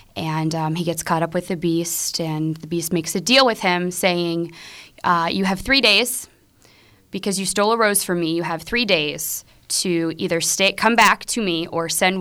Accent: Pittsburgh, Pennsylvania, United States; I am. I'm from Brookline.

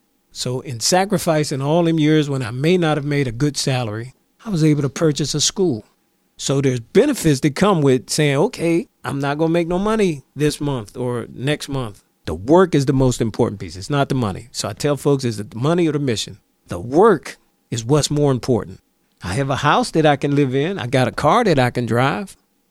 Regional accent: McKeesport, Pennsylvania, United States; Growing up in McKeesport, and I grew up in Harrison Village, all the way up to the age of 12. Then we ended up moving to Evans Avenue, which was one of the first black families on Evans Avenue at that time.

